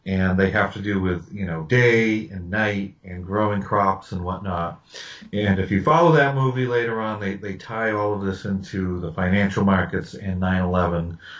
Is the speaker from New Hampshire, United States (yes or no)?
yes; New Hampshire, United States; I'll just put a plug in for my home state of New Hampshire, is because Dan Brown, who wrote the Da Vinci Code, is from two towns over from where I'm from.